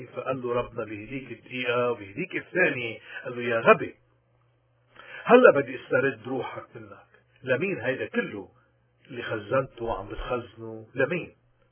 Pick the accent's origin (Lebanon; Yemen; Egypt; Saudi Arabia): Lebanon; المطلوب منا ونحن اليوم عم نمر بظروف صعبة كلبنانيين وين ما كنا، عم نمر بظروف صعبة